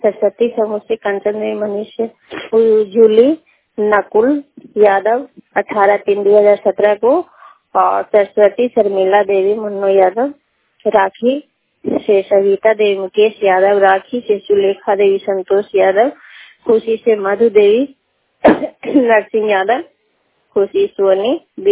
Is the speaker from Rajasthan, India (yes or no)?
no; Bihar, India; थाना नौ जिला नालंदा के रहने वाली हूँ।